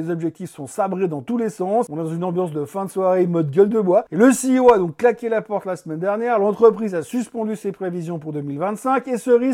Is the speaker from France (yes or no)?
no; Switzerland; Ils ont l'air vraiment aussi sympas que nos assureurs maladie chez nous en Suisse